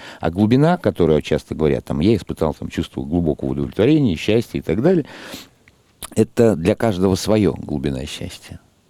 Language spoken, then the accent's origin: Russian; Almaty, Kazakhstan; я вырос в Казахстане, в Алмате, у меня там были горы, и море я увидел уже в довольно взрослом возрасте